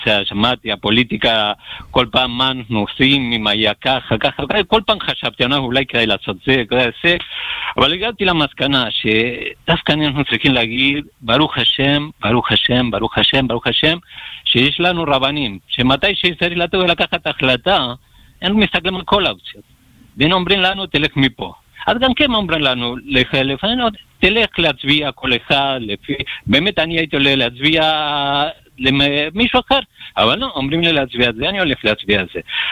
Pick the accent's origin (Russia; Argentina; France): Argentina; now in Israel; ארגנטינה, מגורים מארגנטינה, כמה שנים פה בארץ